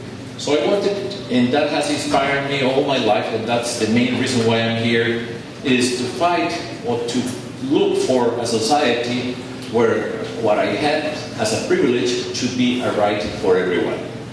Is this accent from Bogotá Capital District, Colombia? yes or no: no; Medellín, Antioquia, Colombia; also born or lived in United States; So that's where I come from Colombia, Antioquia, Medellin.